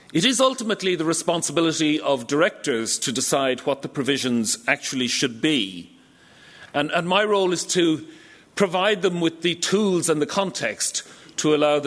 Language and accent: English; Dublin, Leinster, Ireland; The picture on the slide is my hometown, Dublin